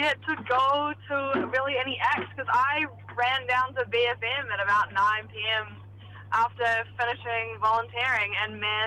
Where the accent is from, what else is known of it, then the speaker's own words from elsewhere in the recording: Wellington, New Zealand; now in Auckland, New Zealand; because I'm from Wellington originally